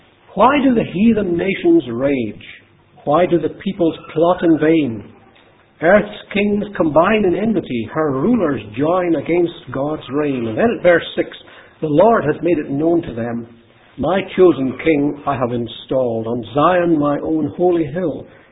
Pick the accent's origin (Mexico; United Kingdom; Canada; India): United Kingdom; Scotland; accent: Scottish; So if you can put up with my Scottish accent, funny Scottish accent, because I don't have one authentic Scottish accent, that's a kind of hybrid of various different places where I used to live.